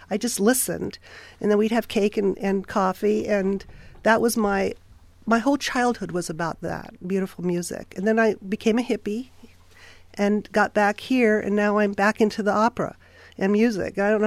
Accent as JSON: {"language": "English", "country": "Germany", "tie": "born or raised there", "said": "when I was little, I grew up in Germany"}